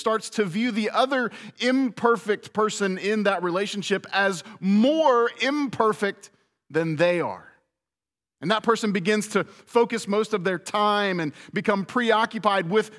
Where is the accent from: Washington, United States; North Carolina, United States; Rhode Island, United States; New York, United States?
North Carolina, United States; Charlotte; also born or lived in Dayton, Ohio; I often tell people I spent my childhood in Dayton, Ohio, but I feel like I grew up in Charlotte.